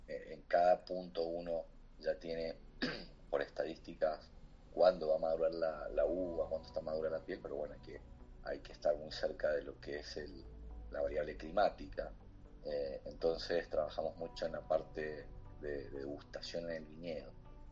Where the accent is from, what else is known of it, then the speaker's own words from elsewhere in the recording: Luján de Cuyo, Mendoza, Argentina; Si bien soy de acá, de Mendoza, de Luján de Cuyo, tuve la suerte y la oportunidad de poder trabajar en muchos lugares del mundo